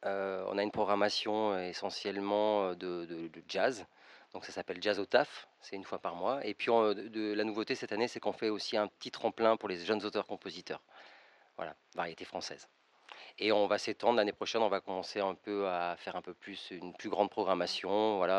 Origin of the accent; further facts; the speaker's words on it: Grenoble, Auvergne-Rhône-Alpes, France; dans des MJC à Grenoble, parce que je viens de Grenoble.